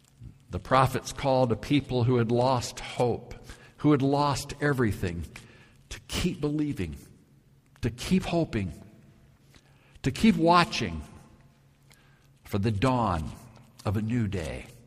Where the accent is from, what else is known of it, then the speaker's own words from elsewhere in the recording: Oskaloosa, Iowa, United States; now in Colorado, United States; And on the way back to Colorado, we would usually make Ostalusa, Iowa, my hometown, the last stop on our way on through to Denver.